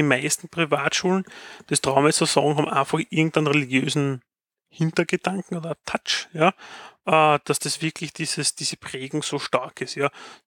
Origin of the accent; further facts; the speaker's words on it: Austria; Bei uns in Österreich ist ja die außeruniversitäre Forschung hauptsächlich auf Länderebene und Universitätenbund.